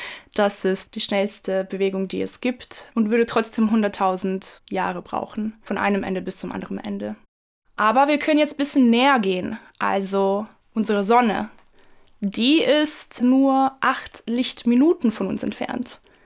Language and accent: German; Croatia; in meiner Heimat auch in Kroatien